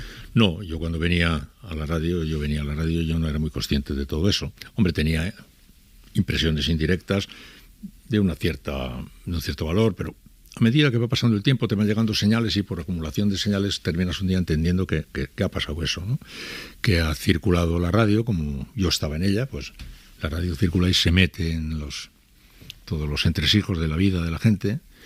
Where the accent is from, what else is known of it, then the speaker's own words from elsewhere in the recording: San Sebastián, Basque Country, Spain; como una pieza más del puzzle de nuestra condición de donostiarras, ¿no?